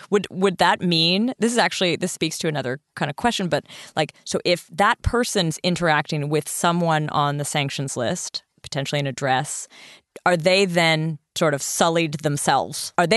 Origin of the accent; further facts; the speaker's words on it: Canada; I'm Canadian.